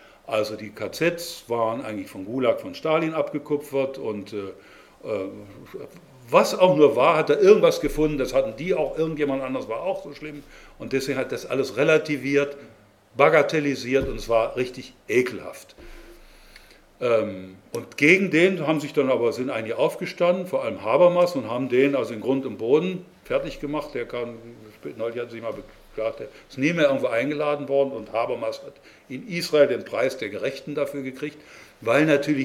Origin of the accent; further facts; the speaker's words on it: Germany; Ich bin auch ein Deutscher